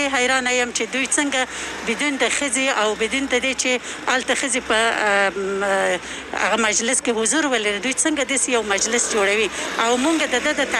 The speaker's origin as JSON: {"language": "Pashto", "region": "Kabul", "country": "Afghanistan", "said": "زه د کابل نه راغلی یم"}